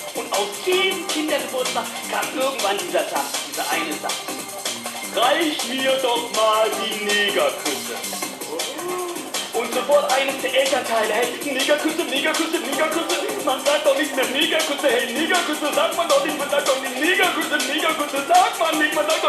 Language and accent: German; Ethiopia; ich komme nicht aus Indien, ich komme aus Äthiopien. Ich komme aus Äthiopien, meine Eltern nicht. Beide nicht. Wie kann das sein? Ich kann es verraten, ich bin adoptiert.